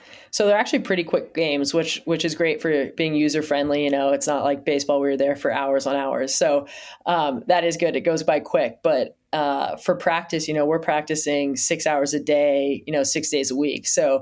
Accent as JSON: {"language": "English", "town": "Newport Beach", "region": "California", "country": "United States", "tie": "born or raised there", "said": "I grew up in Newport Beach, Southern California."}